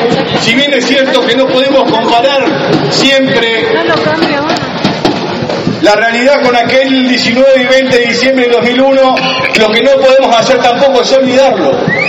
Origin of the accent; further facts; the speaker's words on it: Argentina; 40 millones de seres humanos, que aparte somos argentinos